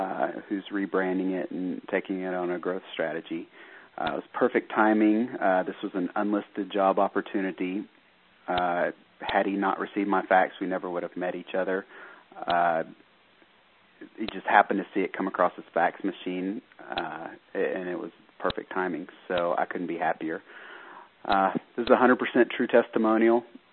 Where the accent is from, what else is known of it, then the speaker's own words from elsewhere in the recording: Dallas, Texas, United States; I'm from Dallas, Texas.